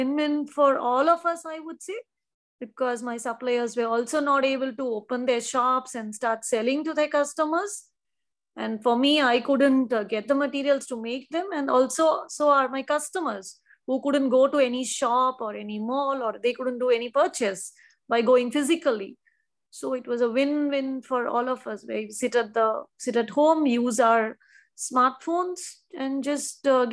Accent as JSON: {"language": "English", "town": "Chennai", "region": "Tamil Nadu", "country": "India", "lives_now": "Dubai, United Arab Emirates", "said": "I'm originally from Chennai, but currently I stay with my family in Dubai."}